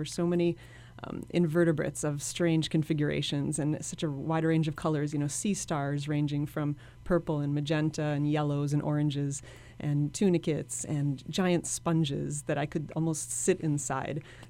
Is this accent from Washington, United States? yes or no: no; Wisconsin, United States; the temperatures I experienced in Antarctica were comparable to the things I grew up with in Wisconsin.